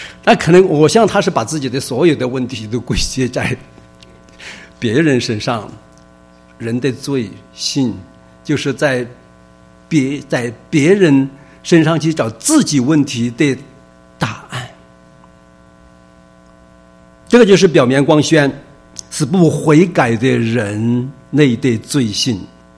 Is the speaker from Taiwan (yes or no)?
no; China; 我们中国人讲，我们是礼仪之邦哈